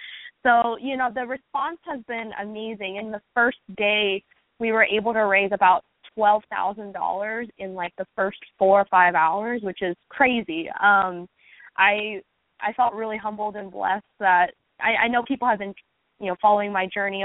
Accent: Portland, Oregon, United States; I'm from Portland, Oregon

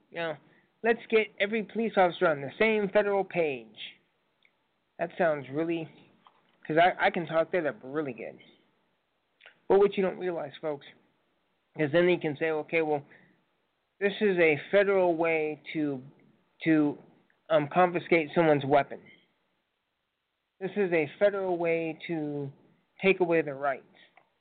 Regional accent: United States; I said, first of all, I'm an American.

